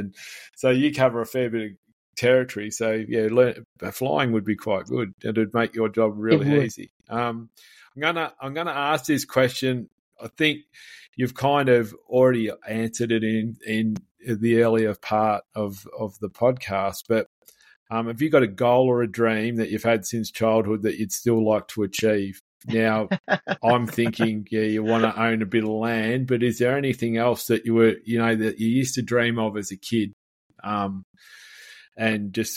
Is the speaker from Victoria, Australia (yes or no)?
yes; Melbourne, Victoria, Australia; I was in the Air League as a kid when I was growing up in Melbourne